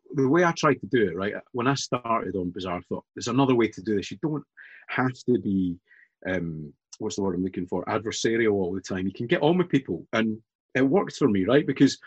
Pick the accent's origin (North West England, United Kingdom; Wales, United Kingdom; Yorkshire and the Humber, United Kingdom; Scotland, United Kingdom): Scotland, United Kingdom; being Scottish, and I think you'll find the same